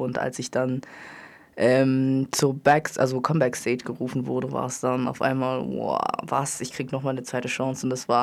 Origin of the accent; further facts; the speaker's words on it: Cameroon; Also ich wurde ja in Kamerun geboren und bin dort aufgewachsen